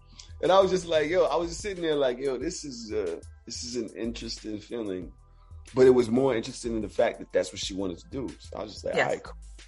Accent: Brooklyn, New York, United States; because I'm from Brooklyn.

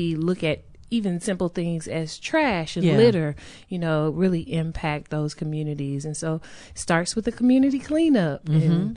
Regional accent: Memphis, Tennessee, United States; Well, yes, I am originally from Memphis, and faith played a huge role in growing up in Memphis.

